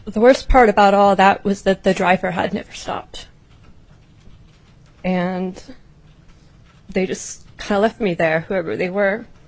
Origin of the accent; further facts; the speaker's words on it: Anchorage, Alaska, United States; I'm from Anchorage.